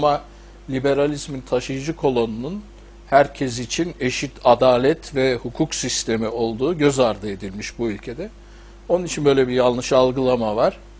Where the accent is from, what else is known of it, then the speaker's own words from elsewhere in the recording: Istanbul, Turkey; moved away as an adult; İstanbul'da doğdum 57'de. Orta öğrenimimi İstanbul'da tamamladım. Ondan sonra yurt dışına üniversite için gittim. Ve üniversiteyi bitirdikten sonra 25 sene dışarıda kaldım.